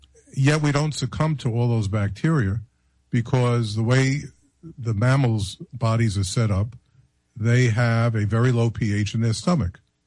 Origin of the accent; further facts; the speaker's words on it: Brooklyn, New York, United States; Growing up in Brooklyn, this has nothing to do with Brooklyn, just has to do with observations.